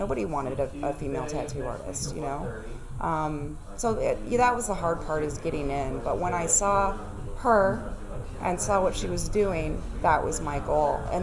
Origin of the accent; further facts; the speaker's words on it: Rockford, Illinois, United States; moved away; I grew up in Rockford, Illinois.